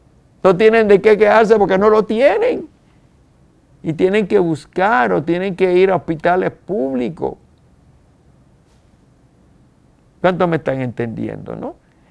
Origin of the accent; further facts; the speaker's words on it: Isabela, Puerto Rico; yo soy tan puertorriqueño como tú, nacido en Isabela, Puerto Rico, cuando uno nacía en el pueblo donde uno también se criaba